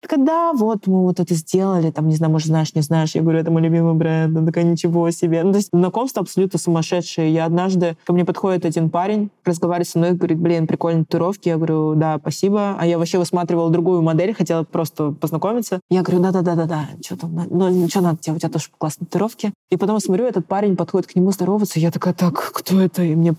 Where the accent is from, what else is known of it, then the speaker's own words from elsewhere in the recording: Kamchatka Krai, Russia; also born or lived in Saint Petersburg / Moscow; now in London, United Kingdom; я все-таки росла не в Бурятии, я росла на Камчатке, я очень много лет жила в Петербурге и в Москве.